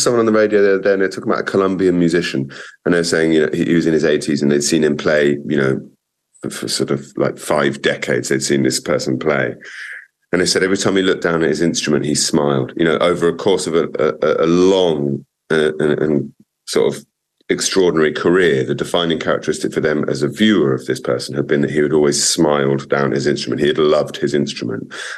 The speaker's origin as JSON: {"language": "English", "country": "United Kingdom", "said": "as a British person right now, you know, there's a great deal of anger and despair and disillusionment and shame"}